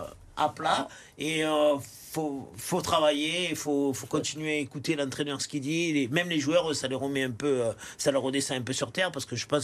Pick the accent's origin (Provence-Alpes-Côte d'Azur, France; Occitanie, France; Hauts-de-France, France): Provence-Alpes-Côte d'Azur, France; Marseille; Parce que moi, en tant que Marseillais, j'y tiens énormément.